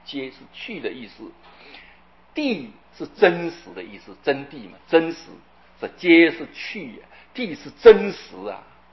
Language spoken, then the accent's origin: Chinese; China; 这是我们中国人在声音表达上这句话是最顺口的